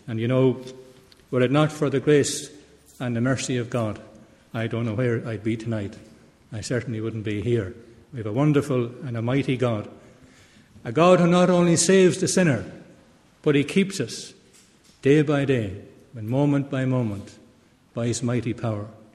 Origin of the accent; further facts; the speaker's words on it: Munster, Ireland; accent: Tipperary; if you can't understand my Tipperary brogue, my Tipperary accent, it's a pity, because it's a real heavenly language